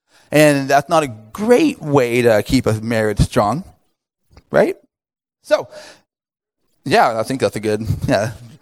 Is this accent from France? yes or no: no; Toronto, Ontario, Canada; And growing up in Toronto, like, you have easy access to doing anything for the most part.